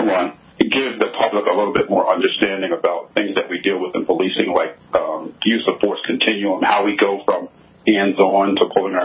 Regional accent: Philadelphia, Pennsylvania, United States; So growing up in Philly, I had a chance to, you know, be around a strong cop culture

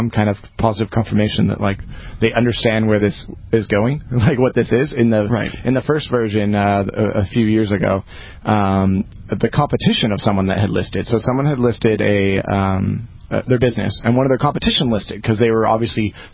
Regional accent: San Diego, California, United States; It's within an hour drive from my house and where I grew up in San Diego.

